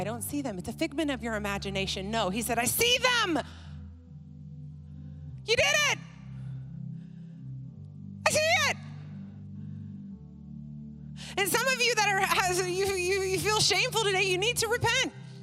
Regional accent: Dallas, Texas, United States; And this is why I came all the way from Dallas, Texas.

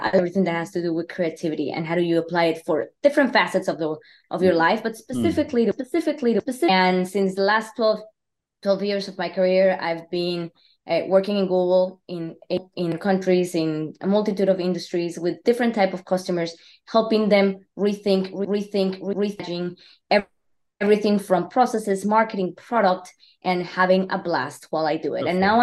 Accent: Colombia; also born or lived in Mexico; I am born and raised in Latin America, especially in Colombia. I was born in Colombia, raised between Colombia and Mexico. And I've been a citizen of the world since I was very little.

